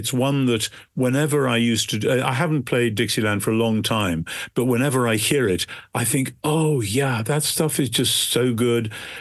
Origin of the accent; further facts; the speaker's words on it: United Kingdom; me as a Brit, writing a book which is obviously partly aimed into the American situation.